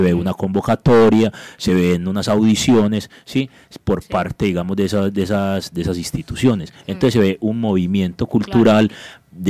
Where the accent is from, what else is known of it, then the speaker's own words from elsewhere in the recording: Medellín, Antioquia, Colombia; yo vengo de Medellín y en Medellín en este momento el rap está estallado en las calles